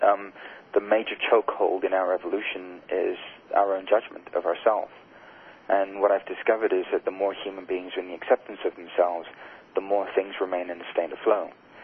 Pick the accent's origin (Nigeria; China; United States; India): India; I had, being Indian, met with lots of gurus and teachers